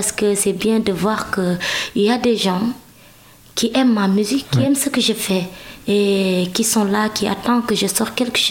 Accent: Senegal; En tant que Sénégalaise, moi, je peux ressentir ça. Alors que je ne suis pas française, je suis sénégalaise.

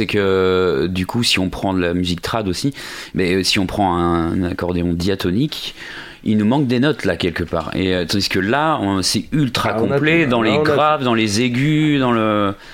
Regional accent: Surgères, Nouvelle-Aquitaine, France; Oui, alors comme je suis de Surgères, je suis tellement imprégné.

